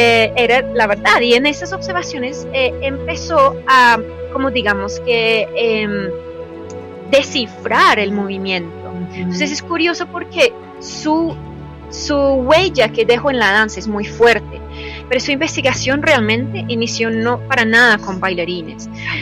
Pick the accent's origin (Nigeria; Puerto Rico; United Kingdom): United Kingdom; Spanish is a second language; yo soy del Reino Unido.